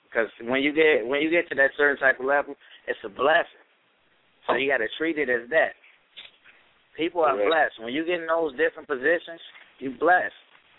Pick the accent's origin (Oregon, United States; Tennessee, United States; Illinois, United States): Illinois, United States; Maywood; born there; I'm originally from Maywood, Illinois. That's where I was born at.